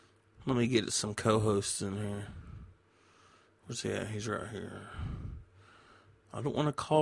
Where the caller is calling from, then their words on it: Binghamton, New York, United States; I'm in Binghamton.